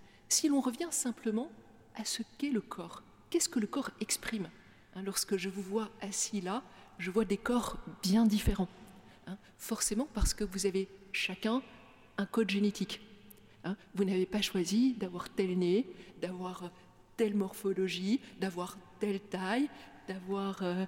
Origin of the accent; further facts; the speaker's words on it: Brussels, Brussels-Capital Region, Belgium; born there; moi je suis née à Bruxelles